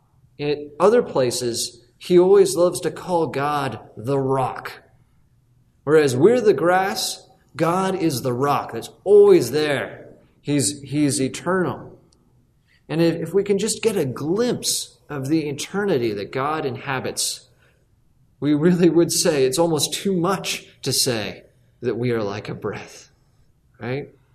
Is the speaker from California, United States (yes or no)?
yes; California, United States; I grew up in the Bay Area of California. And the hills all around the city where I lived were just totally brown all summer